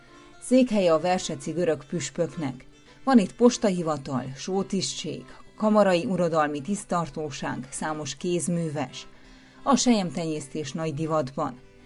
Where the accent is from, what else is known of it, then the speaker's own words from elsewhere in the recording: Székely Land, Romania; now in Timișoara, Romania; amikor 8 évvel ezelőtt székelyföldiként Temesvárra költöztem.